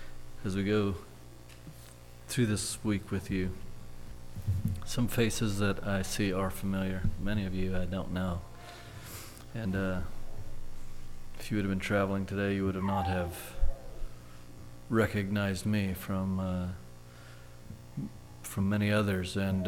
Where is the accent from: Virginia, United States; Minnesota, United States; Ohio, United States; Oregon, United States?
Oregon, United States; But I don't like to, I'm distinctly not from Washington. I'm from Oregon, so I like when people get that straight.